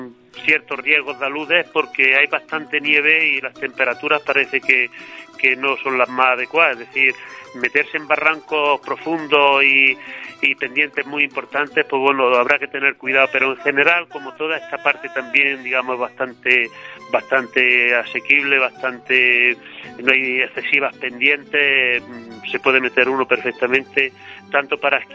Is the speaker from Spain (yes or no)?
yes; Andalusia, Spain; En esta etapa 16 vamos a pasar por la sierra de mi pueblo, toda la sierra, así que ya hablaremos un poco más de lo que es la zona esta del Marquesado.